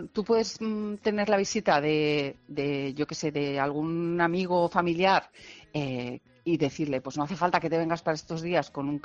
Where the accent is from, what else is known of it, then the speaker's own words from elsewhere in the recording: Catalonia, Spain; Spanish is a second language; Es que ahora no sé cómo, como soy catalana, ahora no sé cómo se dice en castellano.